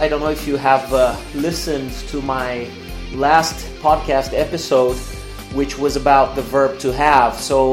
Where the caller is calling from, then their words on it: Porto Alegre, Rio Grande do Sul, Brazil; English is a second language; I'm speaking from the south of Brazil. I'm speaking from Porto Alegre.